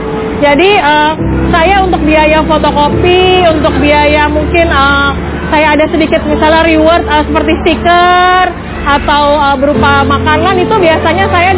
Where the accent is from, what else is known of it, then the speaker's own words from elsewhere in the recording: Jakarta, Indonesia; born there; Saya lahir di Jakarta tanggal 4 April tahun 1982.